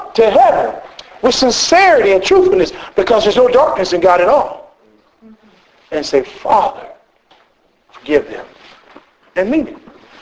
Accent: United States; Like I'm from the United States. People move to this state.

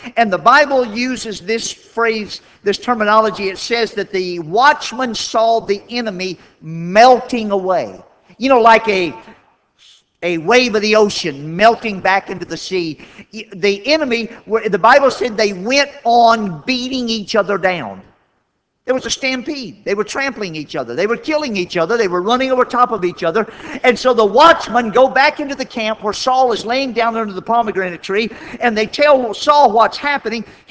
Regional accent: Chicago, Illinois, United States; You know, I came all the way from Chicago out west

